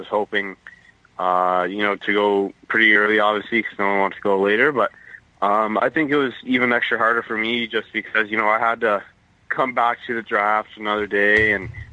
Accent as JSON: {"language": "English", "region": "Florida", "country": "United States", "tie": "born or raised there", "said": "Yeah, I think growing up in Florida, There's only so many hockey teams there"}